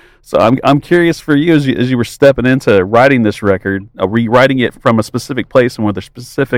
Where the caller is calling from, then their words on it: Dallas, Texas, United States; I'm calling you from Dallas.